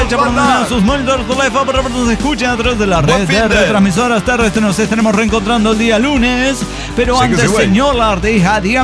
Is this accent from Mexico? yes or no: yes; Monterrey, Nuevo León, Mexico; uno puede elegir muchas cosas, pero regio no se elige